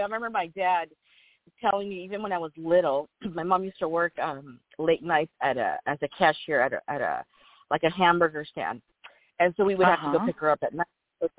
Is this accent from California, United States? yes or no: yes; Los Angeles, California, United States; My dad was from Chihuahua, Mexico. My mom was from Guadalajara. Mexico, Jalisco, and I was born here in LA and raised here